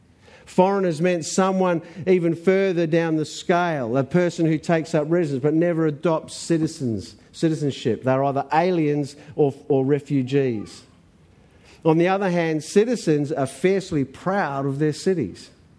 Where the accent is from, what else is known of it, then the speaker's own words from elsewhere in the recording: Australia; from Australia. That's what I'll be saying.